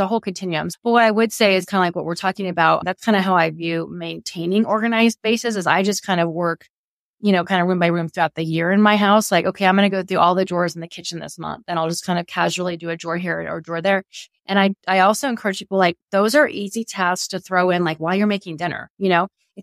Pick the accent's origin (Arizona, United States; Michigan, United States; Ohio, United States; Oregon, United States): Oregon, United States; But we live in a mountain climate. Like, and I came from Oregon where, like, everything lasted.